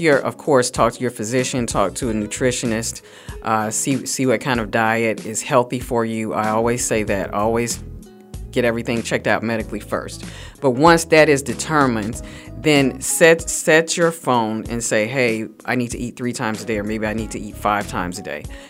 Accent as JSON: {"language": "English", "region": "the South", "country": "United States", "said": "So I mean that even just coming from a Southern culture, and I'm from the South."}